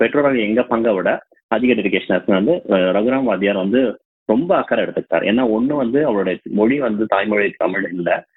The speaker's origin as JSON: {"language": "Tamil", "town": "Salem", "region": "Tamil Nadu", "country": "India", "tie": "born or raised there", "said": "Actually நான் பிறந்து வளர்ந்தது வந்து சேலம்ல தான். நாங்க ரெண்டு பேரும் தமிழ் வந்து பேசுவோம்"}